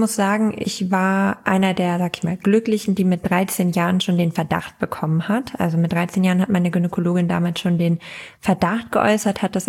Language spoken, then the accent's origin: German; Lower Saxony, Germany; ich komme halt aus Ostfriesland.